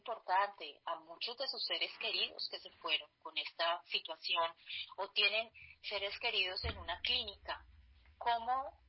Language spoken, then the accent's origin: Spanish; Colombia; en este caso en nuestro país, las tres somos colombianas